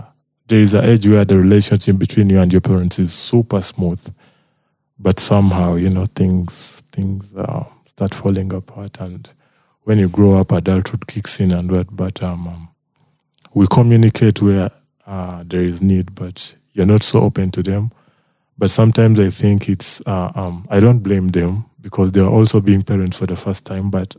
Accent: Kasokoso, Central Region, Uganda; I'm a Musoga. I come from Kasokoso. Yeah, Kasokoso.

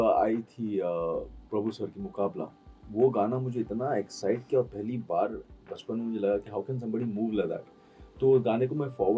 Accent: Saudi Arabia; हम सऊदी में पले बड़े हैं

